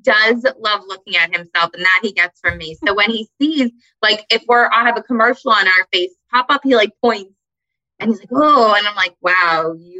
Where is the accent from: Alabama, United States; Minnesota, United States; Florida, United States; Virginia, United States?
Florida, United States; Parkland; I grew up in Parkland, Florida. Like I lived a very sheltered life.